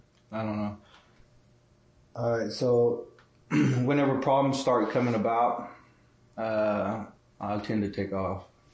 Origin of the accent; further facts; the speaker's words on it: Seminole, Oklahoma, United States; also born or lived in Shawnee; and I'm from Seminole, Oklahoma. Wasn't really born on the res, but I grew up off the res in Seminole.